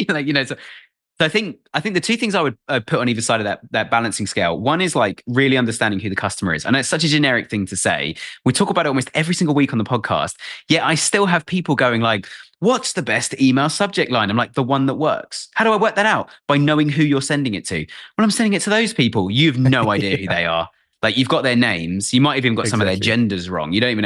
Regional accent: England, United Kingdom; It's just like, I'm English.

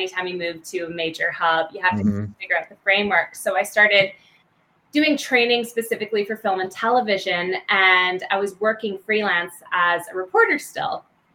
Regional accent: Hamilton, Ontario, Canada; also born or lived in Montreal / Edmonton / Calgary; I grew up across Canada. I was born in Montreal, Quebec. I then grew up a little bit in Edmonton and Calgary, Alberta. Then I moved southwest of Toronto, grew up there in a town called Hamilton, the township of Dundas

